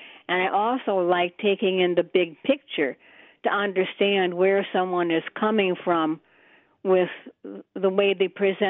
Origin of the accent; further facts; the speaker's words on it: Oregon, Wisconsin, United States; Yes, hi. I'm from Oregon, Wisconsin, south of Madison. I'm 82 years of age at this point.